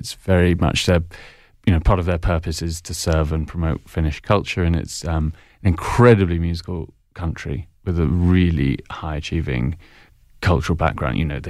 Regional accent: England, United Kingdom; I'm totally English. My dad is Belgian.

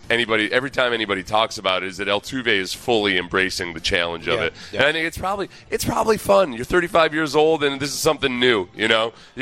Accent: Houston, Texas, United States; And I was like, "No, I'm from Houston."

